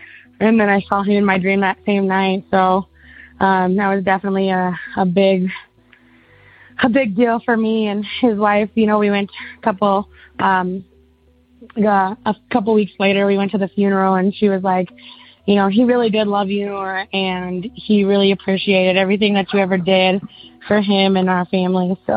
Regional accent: Denver, Colorado, United States; I am from Denver, Colorado.

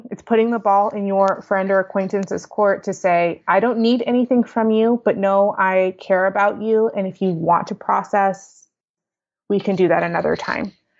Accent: Texas, United States; I mean, I grew up in Texas, so all the way from country to 80s rock to yacht rock to rap to gospel.

